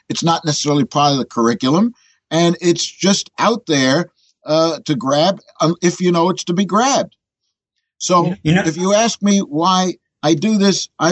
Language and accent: English; New York, United States; when I'm in Europe, I'm not introduced as an American. I'm introduced as a New Yorker. There's a certain cachet to New York and what we do in New York.